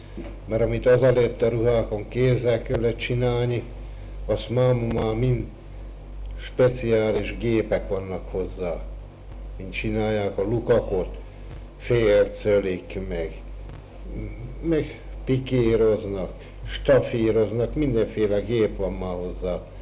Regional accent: Taksony, Pest, Hungary; Születtem Taksonyon 1908-ban, és egész mostanáig is itt lakok.

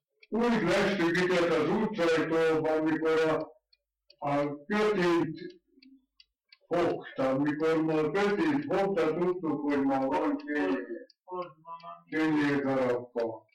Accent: Budapest, Hungary; born there; születtem 1900. második, 9-én Budapesten.

